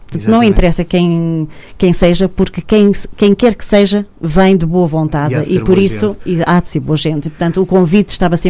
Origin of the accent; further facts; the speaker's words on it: Norte, Portugal; eu sou transmontana e por isso havia aqui um comum que nos ligava